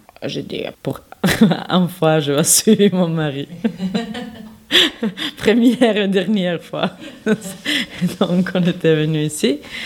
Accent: Serbia; Je viens de Serbie et j'avais l'opportunité de préparer mes premières soupes.

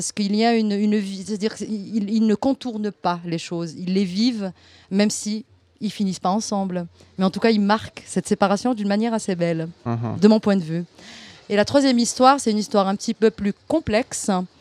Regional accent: Algeria; Je suis algérienne, donc vous l'aurez compris.

